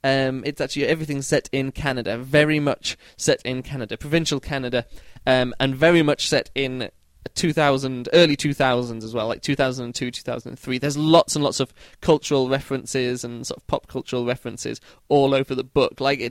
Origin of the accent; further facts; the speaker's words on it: Berlin, Germany; English is a second language; moved away; I left Berlin, my hometown, and I took one book to read with me.